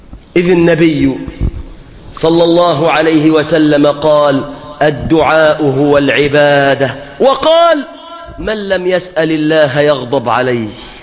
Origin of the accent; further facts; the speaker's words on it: Egypt; اللهم احفظ بلادنا مصر عزيزة قوية متماسكة يا رب العالمين